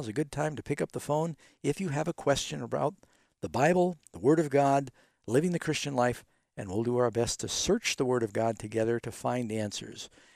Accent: New York City, New York, United States; I grew up in New York City, and we had a very strong ultra-Orthodox Jewish community there in Brooklyn

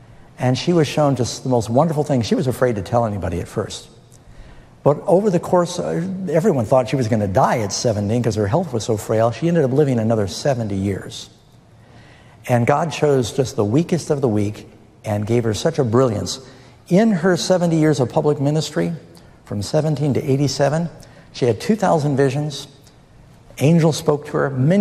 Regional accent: New York City, New York, United States; I'm very suspicious growing up in New York City, so I want evidence.

